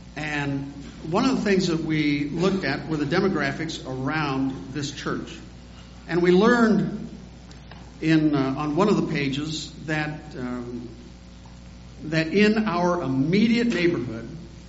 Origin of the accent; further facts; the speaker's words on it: United States; As an American, I'm thinking, we got a lot of stresses on our system.